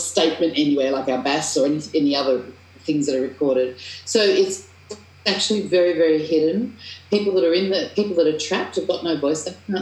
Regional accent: Australia; Being Australian, we tend to have quite good, strong voices, don't we?

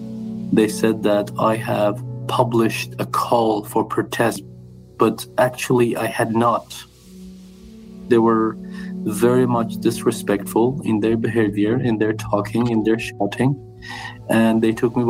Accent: Tehran, Tehran Province, Iran; I was born in Tehran. I was grown up in a religious family. I studied my elementary, secondary, and high school in Tehran.

